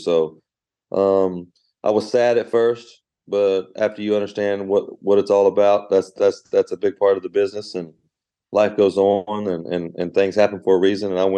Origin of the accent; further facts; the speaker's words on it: Bell, West Virginia, United States; I'm from Bell, West Virginia. I don't know if you know much about Bell, West Virginia, but I love Bell, West Virginia.